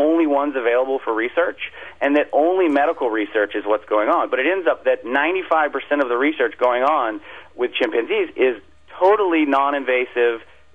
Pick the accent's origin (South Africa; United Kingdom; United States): United States; So you can see, as an American, the fact that America uses chimpanzees in a commercial way makes this difficult.